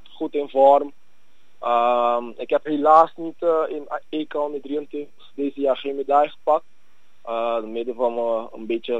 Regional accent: Curaçao; born there; Ja, ik ben op Curaçao geboren.

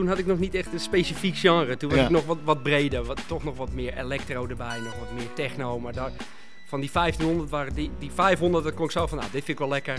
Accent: Hoorn, North Holland, Netherlands; Ik kom uit Hoorn.

